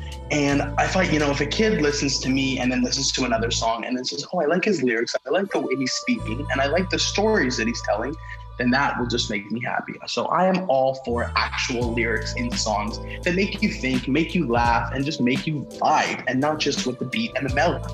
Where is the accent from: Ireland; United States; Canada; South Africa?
Canada; Thornhill, Ontario; I actually grew up right by Toronto. I grew up in Thornhill. And then me and my girlfriend moved. She's from Toronto, so we moved into a place in Toronto.